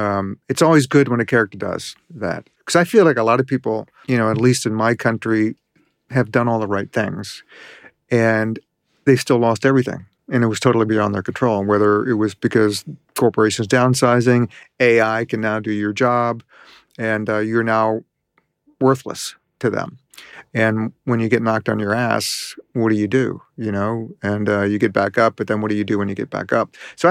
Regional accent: Richmond, Virginia, United States; I grew up in Richmond, Virginia, which used to be the world headquarters for Philip Morris

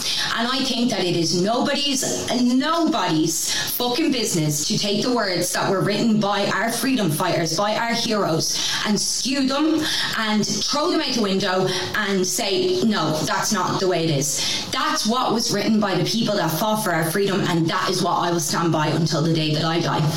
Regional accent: Ireland; being an Irish person and being an Irish woman. Obviously, I know a lot about Irish history.

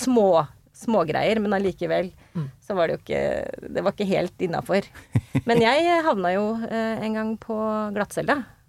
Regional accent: Trondheim, Trøndelag, Norway; Jeg er trønder egentlig, skjønner du.

